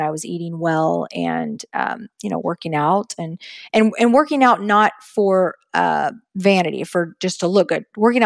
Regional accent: Texas, United States; So I even growing up in Texas, believe it or not, which is interesting.

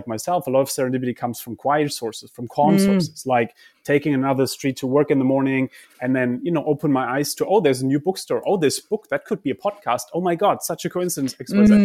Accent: Germany; And you know, I come from Germany. I grew up with this idea of you got to plan everything

